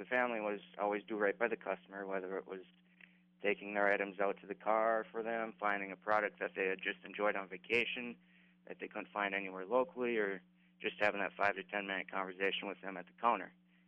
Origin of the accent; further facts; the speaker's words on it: Pierce, United States; I was born and raised in Pierce and graduated from the high school in 2009